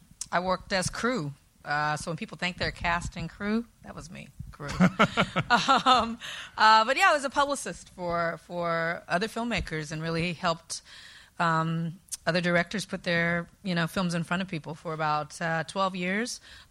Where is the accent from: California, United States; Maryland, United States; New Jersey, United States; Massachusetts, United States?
California, United States; I'm from California.